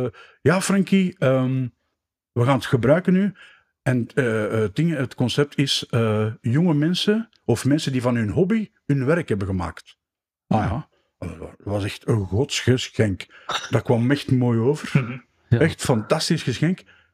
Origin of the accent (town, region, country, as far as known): Belgium